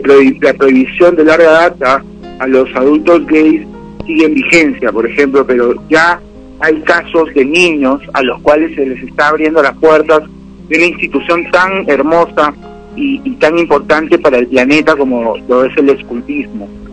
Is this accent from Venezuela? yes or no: no; Peru; a mí como peruano